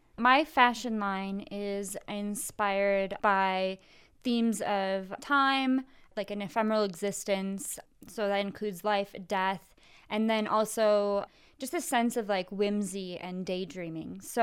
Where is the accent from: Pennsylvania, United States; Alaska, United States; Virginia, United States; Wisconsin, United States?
Wisconsin, United States; Appleton; also born or lived in Minnesota; I am from the Midwest, Appleton, Wisconsin, and Minnesota.